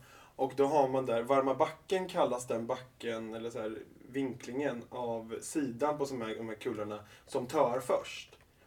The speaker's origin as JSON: {"language": "Swedish", "region": "Östergötland", "country": "Sweden", "lives_now": "Stockholm, Sweden", "said": "När jag var hemma i Östergötland."}